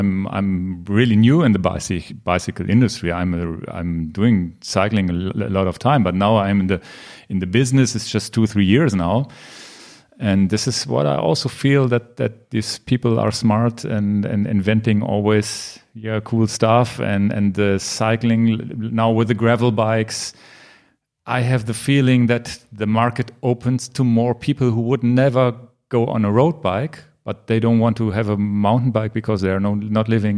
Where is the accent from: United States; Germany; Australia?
Germany; Hanover, Lower Saxony; English is a second language; also here in my hometown Hanover